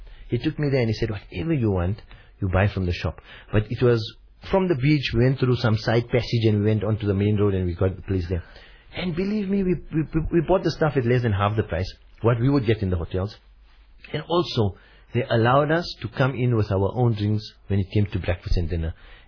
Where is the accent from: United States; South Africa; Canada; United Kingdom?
South Africa; Now, being a South African